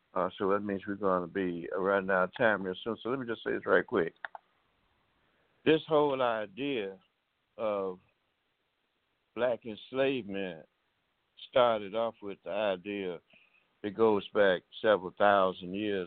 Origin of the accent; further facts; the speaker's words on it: Alabama, United States; when I was a boy growing up in Alabama